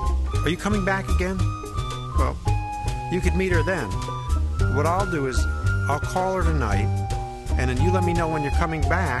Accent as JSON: {"language": "English", "town": "Newport", "region": "Kentucky", "country": "United States", "tie": "born there", "said": "I was born in Kentucky, right alongside of Cincinnati, Ohio, in Newport, Kentucky. It was a gambling town, always had lots of money."}